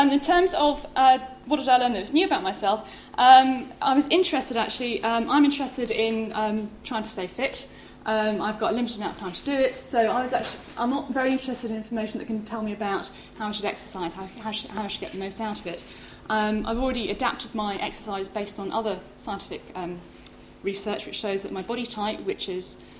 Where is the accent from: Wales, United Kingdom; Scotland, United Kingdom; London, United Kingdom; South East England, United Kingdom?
Scotland, United Kingdom; I'm Scottish originally, so I can't actually support England.